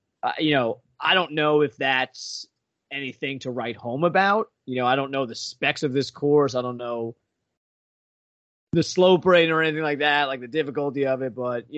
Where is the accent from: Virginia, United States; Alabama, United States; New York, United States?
New York, United States; because you live in New York and we're both from New York.